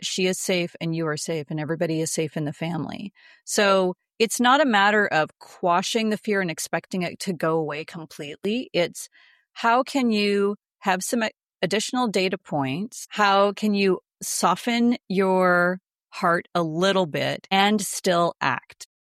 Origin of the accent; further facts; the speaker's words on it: Canada; moved away as an adult; I was born in Canada, and lived there for my first 20 years.